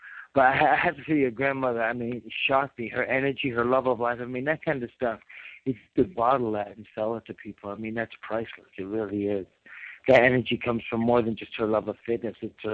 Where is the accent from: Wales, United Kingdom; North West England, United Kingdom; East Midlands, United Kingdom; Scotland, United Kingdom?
North West England, United Kingdom; Liverpool; born there; That's actually Nigerian. I was born in Liverpool, England, but that is a Nigerian last name. Yeah, Yoruba. It's the tribe in Nigeria.